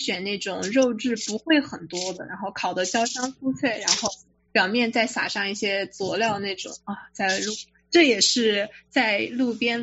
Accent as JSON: {"language": "Chinese", "town": "Hefei", "region": "Anhui", "country": "China", "tie": "born or raised there", "lives_now": "United States", "said": "因为合肥是一个水系比较发达的地方，所以我们从小是吃着河鲜长大的"}